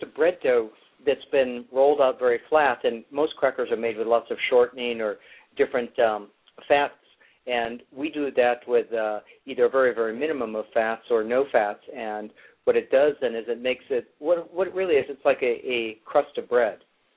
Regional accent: Michigan, United States; growing up in Michigan, you know, soup and crackers all the time.

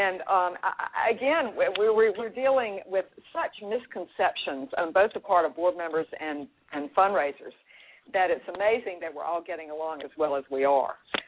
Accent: Raleigh, North Carolina, United States; And there was an organization in Raleigh, I'm from Raleigh, North Carolina, Interact, the local rape crisis center

